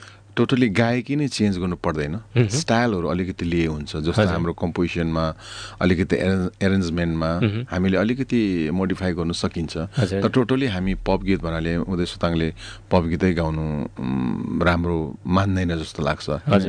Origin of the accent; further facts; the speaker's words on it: Darjeeling, West Bengal, India; म एउटा साधारण फ्यामिलीमा जन्मेको र म दार्जिलिङमा जन्मेँ पढेँ सेन्ट रोज स्कुल र कलेज मैले गभर्मेन्ट कलेज दार्जिलिङको गभर्मेन्ट कलेजबाट पढेँ